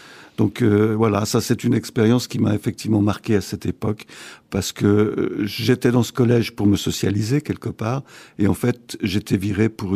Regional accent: Geneva, Switzerland; Et je suis né à Genève.

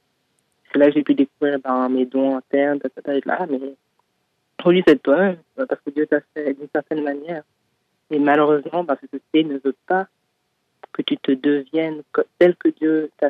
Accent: Geneva, Switzerland; Oui, en fait, à Genève, je suis né à Genève et on va dire toute ma vie

